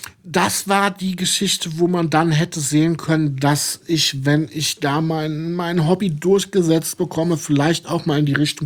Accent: Neuwied, Rhineland-Palatinate, Germany; born there; Gebürtiger Neuwieder, 76 im Elisabeth-Krankenhaus geboren.

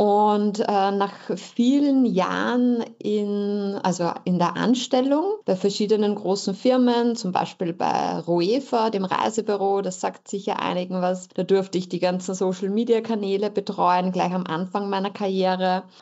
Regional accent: Lower Austria, Austria; ich komme aus dem Tullnerfell

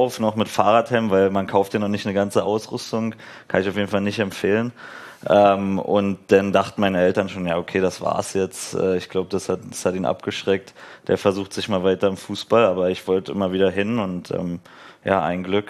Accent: Brandenburg, Germany; also born or lived in Berlin; Ich bin in Berlin geboren, aber dann sind wir relativ früh schon nach Brandenburg gezogen. Mhm. Also es war so ein bisschen nördlich von Berlin. Und ja, dann bin ich da meine Kindheit eigentlich in Brandenburg aufgewachsen

